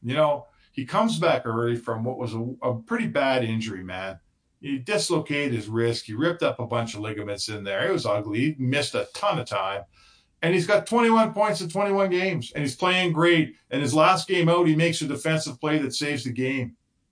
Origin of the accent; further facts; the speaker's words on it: Canada; I'm a Canadian fan of Canada.